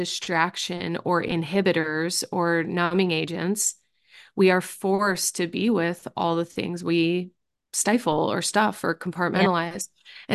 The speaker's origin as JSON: {"language": "English", "region": "Midwest", "country": "United States", "moved": "yes", "said": "when I moved away I'm from the Midwest, and when I moved away out west, I just wasn't in the same environment."}